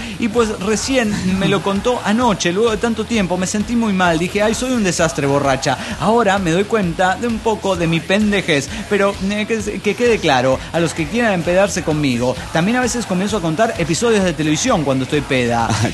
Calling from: Washington, United States; de Washington.

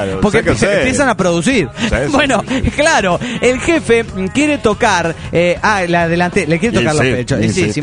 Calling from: Torcuato, Buenos Aires Province, Argentina; de Torcuato, en Torcuato, Argentina.

